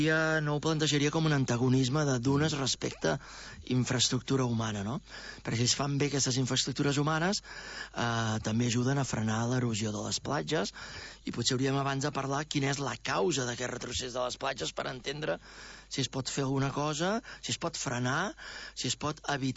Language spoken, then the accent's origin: Catalan; Catalonia, Spain; Els que hi som del Maresme, per exemple, no només del Maresme, però el Maresme és molt clar.